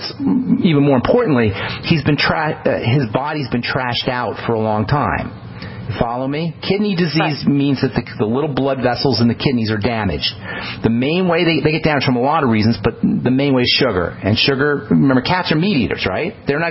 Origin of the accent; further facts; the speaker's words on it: Flemington, New Jersey, United States; born there; You know I'm a New Jersey guy. I don't know if you knew that or not. I was born in Flemington, New Jersey.